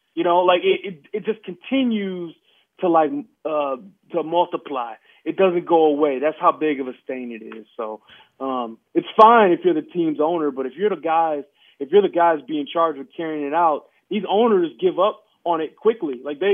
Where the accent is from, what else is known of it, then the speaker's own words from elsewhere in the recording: Detroit, Michigan, United States; I grew up in Detroit. So, like, I followed that team.